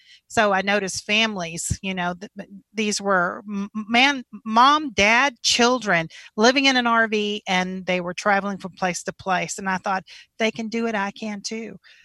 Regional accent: Texas, United States; I hail from Texas. So this is, I'm a Texas gal through and through. But I was born and raised about 45 minutes from Austin on the east side.

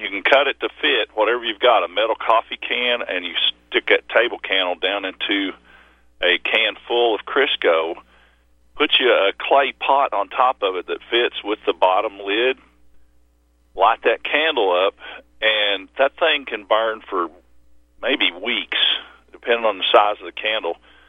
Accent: Bible Belt, United States; No, when I was growing up in the Bible Belt, you know, you had the late, great Planet Earth, Hal Lindsey.

